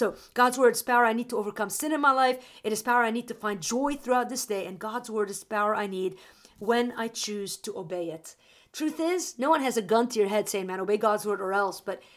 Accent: Wisconsin, United States; I'm from Wisconsin, I should know.

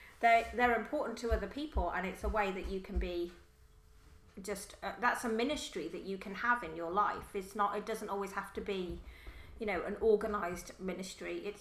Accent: United Kingdom; because I am British and I do have a just biting sense of humor.

